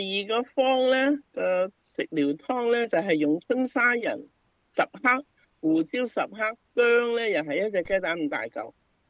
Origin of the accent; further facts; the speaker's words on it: China; 你知我哋中國人有句話咧，叫做中庸之道